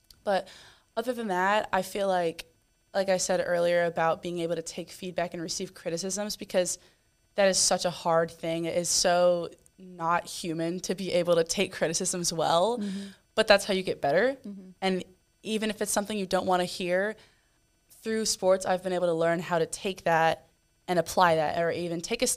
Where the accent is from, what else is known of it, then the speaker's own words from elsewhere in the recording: North Carolina, United States; also born or lived in Wisconsin; Well, I'm from North Carolina. I went to Wisconsin before I came to LSU. I transferred about a year ago.